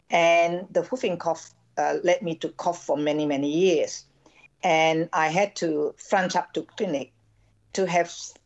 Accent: New South Wales, Australia; And two other volunteers, we're all volunteers from New South Wales.

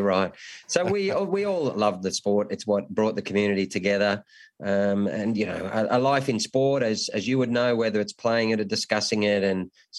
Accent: New South Wales, Australia; Well, I'm from up in a country area of New South Wales.

